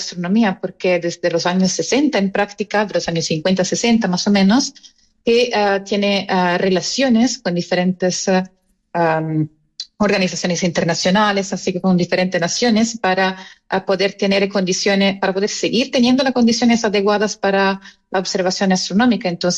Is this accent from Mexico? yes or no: no; Italy; ahí soy italiana y tengo que meterlo